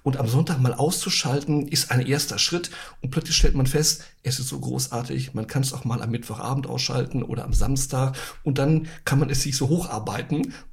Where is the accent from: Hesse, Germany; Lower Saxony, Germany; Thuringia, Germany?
Lower Saxony, Germany; Celle; Meine Heimat ist die Welt. Ich stamme aber aus Celle in Niedersachsen.